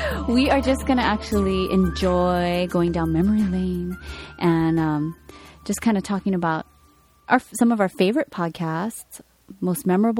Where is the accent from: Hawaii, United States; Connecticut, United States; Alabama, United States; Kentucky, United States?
Hawaii, United States; And it's funny because we're both born and raised in Hawaii.